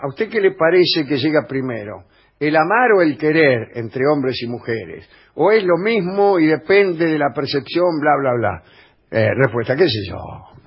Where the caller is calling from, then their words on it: Río Tercero, Córdoba, Argentina; de Río, quería de Río Tercero.